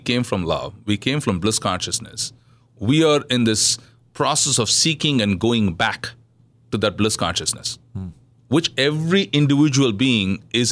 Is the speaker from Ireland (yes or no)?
no; South India, India; I'm from India. Yes, yeah. I'm from southern India.